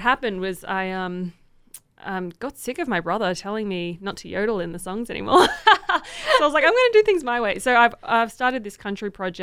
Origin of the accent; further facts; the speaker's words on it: Brisbane, Queensland, Australia; So I'm from Brisbane, Australia, which is the east coast of Australia.